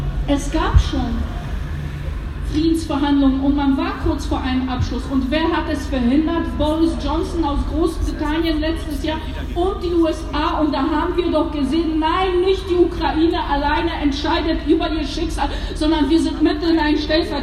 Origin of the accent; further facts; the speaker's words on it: Poland; Und ich habe es ja vorhin gesagt, ich komme aus Polen.